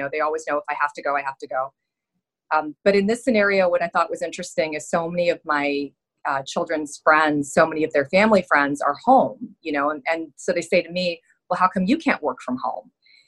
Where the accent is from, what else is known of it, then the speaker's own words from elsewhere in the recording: Seoul, South Korea; moved away; also born or lived in United States / Saudi Arabia; So I was born in the U.S. and then we moved to South Korea when I was a young girl. Hmm. And I grew up in Seoul.